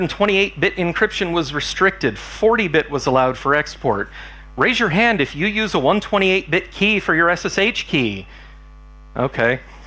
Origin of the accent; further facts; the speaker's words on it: Dallas, Texas, United States; I'm from Dallas.